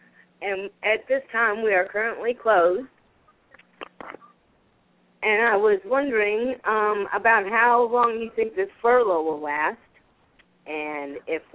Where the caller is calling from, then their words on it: Cottonwood, Arizona, United States; Cottonwood, Arizona.